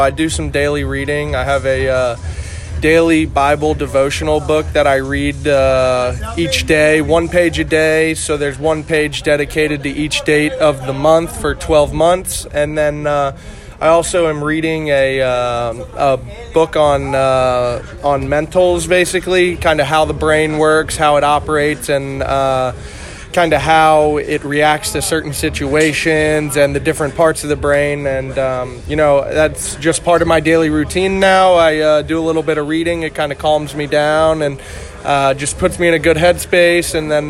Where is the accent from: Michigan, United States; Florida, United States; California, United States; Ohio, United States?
Ohio, United States; Cincinnati; So we're both from Cincinnati, and that kind of brings a connection for us as well.